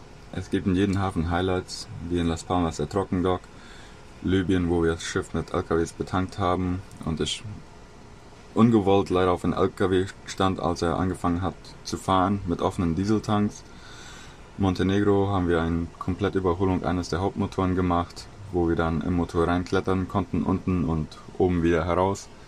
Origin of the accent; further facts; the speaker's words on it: Fernheim, Boquerón, Paraguay; ich komme aus Fernheim.